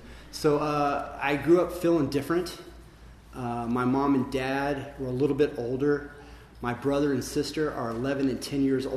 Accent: Lancaster, California, United States; So yeah, man, I grew up here. It was an exciting time to be growing up in Lancaster, Avenue K. I grew up at 2741 West Avenue K. I was the last house on the street before the college.

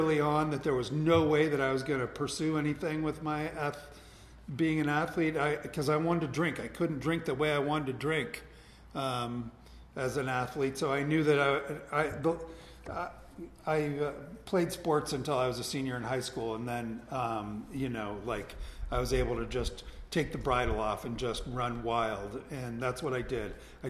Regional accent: Los Angeles, California, United States; I was born and raised in Los Angeles.

